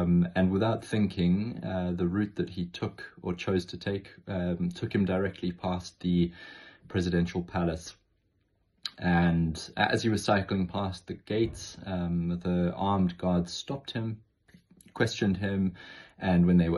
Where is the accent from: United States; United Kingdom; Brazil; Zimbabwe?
Zimbabwe; moved away; a story that I would like to share from my life growing up in Zimbabwe.